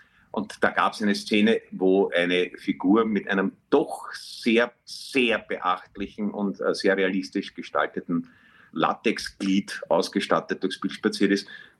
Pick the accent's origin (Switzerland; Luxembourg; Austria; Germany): Austria; Vienna; ich bin in der Brigittenau aufgewachsen und meine erste Wohnung war im zweiten, im Stuberviertel, als das von Gentrifizierung noch also unvorstellbar weit entfernt war.